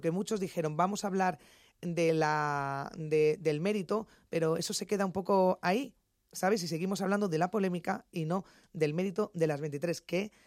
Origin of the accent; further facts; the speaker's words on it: Madrid, Community of Madrid, Spain; soy del Paseo de Extremadura, de barrio, allí lo bueno o lo malo nos lo contamos siempre a la cara.